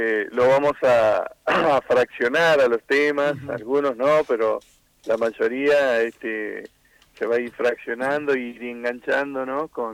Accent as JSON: {"language": "Spanish", "region": "Santa Fe", "country": "Argentina", "tie": "born or raised there", "said": "hasta que vuelvo a mi ciudad natal, donde un grupo pionero de Santa Fe"}